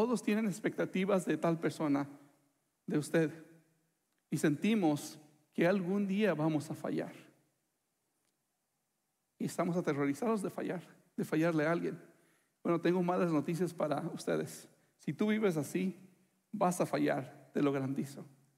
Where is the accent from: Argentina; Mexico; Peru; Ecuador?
Mexico; Yo soy de México.